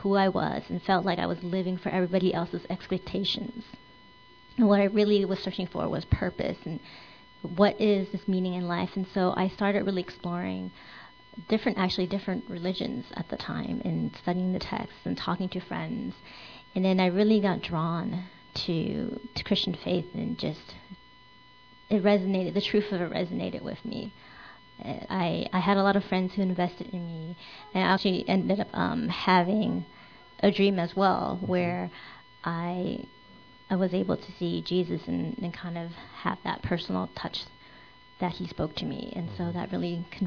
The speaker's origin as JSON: {"language": "English", "town": "Fresno", "region": "California", "country": "United States", "tie": "born or raised there", "said": "So the brief recap is I am from California. Mm-hmm. I was born and raised in Fresno, which is Central California."}